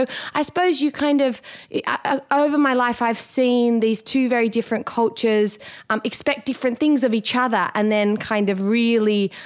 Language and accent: English; Sydney, New South Wales, Australia; I grew up here in Sydney, in Cronulla, and I have been brought up, though, in two very, very different cultures. My mum and my mum's family are Punjabi Sikh.